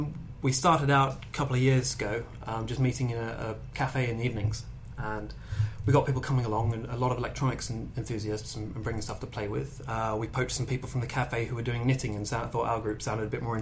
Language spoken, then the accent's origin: English; Australia; born there; I was born in Australia, so it's all a bit far from me.